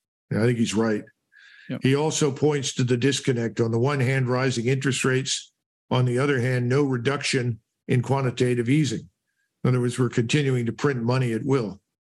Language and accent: English; Philadelphia, Pennsylvania, United States; I mean, I grew up in Philadelphia. I can tell you there hasn't been a clean election in that place for 50 plus 60 years.